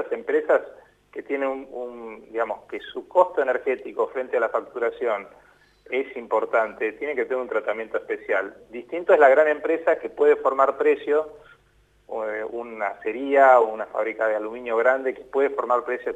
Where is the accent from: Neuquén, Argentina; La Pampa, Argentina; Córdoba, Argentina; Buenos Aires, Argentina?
Buenos Aires, Argentina; yo lo hablo al revés de la mesa, en este caso como porteño